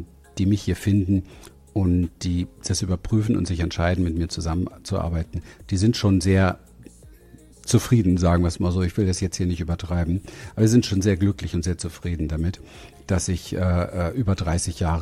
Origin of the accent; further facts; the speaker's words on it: Berlin, Germany; ich bin in Berlin aufgewachsen, Hinterhof. Ich habe nie wirklich Geld kennengelernt. Geldsorgen haben wir genügend gehabt.